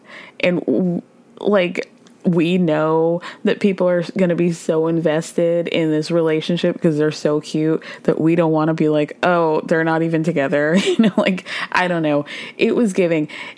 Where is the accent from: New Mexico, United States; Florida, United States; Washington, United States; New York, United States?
New York, United States; But I got to say, like, as a New Yorker